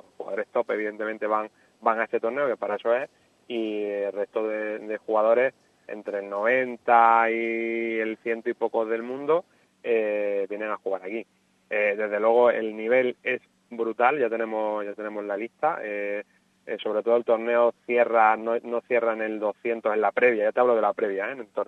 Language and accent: Spanish; Málaga, Andalusia, Spain; como malagueño es un honor tener la posibilidad de dirigir el primer torneo ATP, el primer torneo profesional que llega a nuestra ciudad.